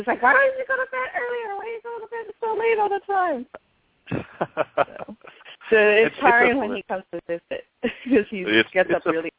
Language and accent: English; Houston, Texas, United States; also born or lived in Sugar Land, United States; Well, I grew up in the Southwest Houston area. Texas, for anybody who might be international.